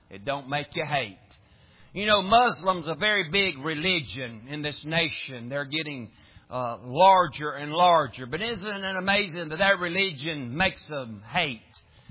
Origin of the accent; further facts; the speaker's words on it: Tennessee, United States; He said, here, it's this boy from Tennessee.